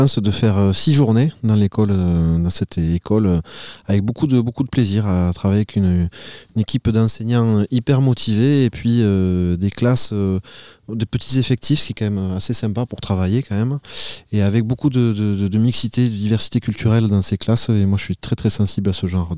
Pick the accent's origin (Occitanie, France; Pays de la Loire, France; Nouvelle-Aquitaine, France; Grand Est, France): Occitanie, France; Toulouse; born there; je suis né à Toulouse, dans une famille de républicains espagnols.